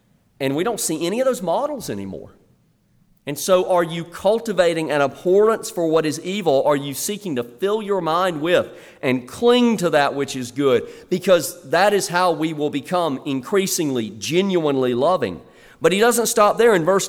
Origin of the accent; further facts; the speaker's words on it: Southern United States, United States; But as a Southerner, I'm deeply offended.